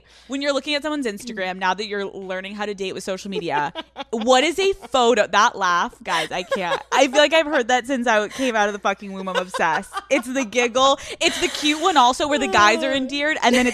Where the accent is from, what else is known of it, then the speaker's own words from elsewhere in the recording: Northeast, United States; I'm from the Northeast.